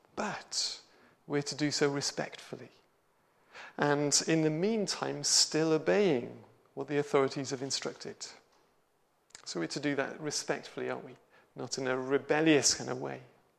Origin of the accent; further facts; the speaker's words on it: United Kingdom; we've got a democracy where we as British citizens have the ability to be able to, freedom and ability to campaign, to challenge.